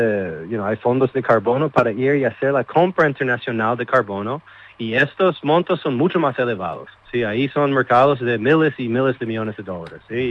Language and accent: Spanish; United States; Spanish is a second language; now in Asunción, Paraguay; Yo soy de los Estados Unidos.